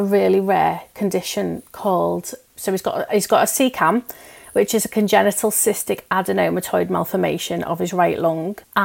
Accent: Wirral, North West England, United Kingdom; now in Hull, United Kingdom; obviously because I'm from the Wirral, but I live in Hull.

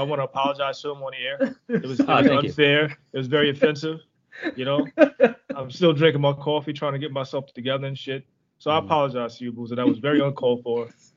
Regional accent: New York, United States; I'm from New York, and New York, most New York folks have a natural hatred for New England, Boston, Massachusetts area.

